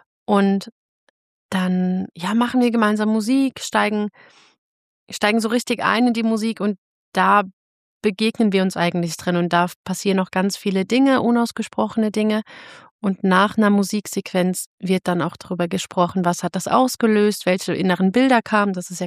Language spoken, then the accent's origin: German; Germany; ich habe in Deutschland, also ich komme aus Deutschland, ich habe dort Filmmusik studiert und Komposition